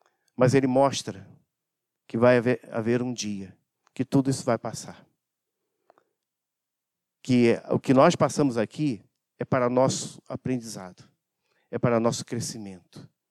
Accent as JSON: {"language": "Portuguese", "region": "Rio de Janeiro", "country": "Brazil", "tie": "born or raised there", "said": "Eu morava ali no Guarabu, né?"}